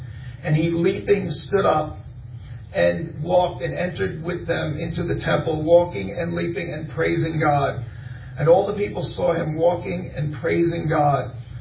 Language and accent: English; Long Island, New York, United States; I'm from Long Island, New York, and like you said, our ministry is cross-country evangelism